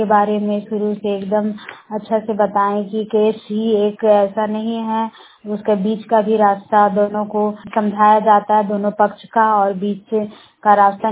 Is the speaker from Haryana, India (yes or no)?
no; Barkagaon, Jharkhand, India; सभी मोबाइल संवाददाता को जोहार। मैं प्रखंड बड़का गांव की रहने वाली हूं